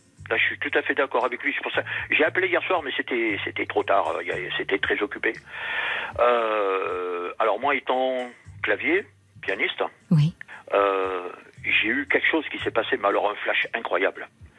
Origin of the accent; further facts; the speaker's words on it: Réunion, France; je suis né en France, mais j'ai vécu 20 ans à La Réunion. Donc j'ai eu la chance de... Mes parents étaient militaires, mon père.